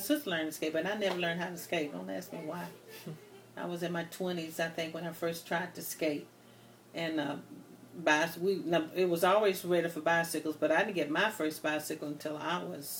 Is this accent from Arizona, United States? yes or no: no; Nashville, Tennessee, United States; I grew up in East Nashville, mm-hmm. on Myrtle Street.